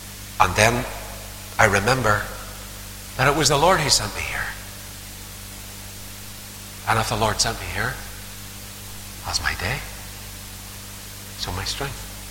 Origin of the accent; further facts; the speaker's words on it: Northern Ireland, United Kingdom; And I said, I came from Northern Ireland.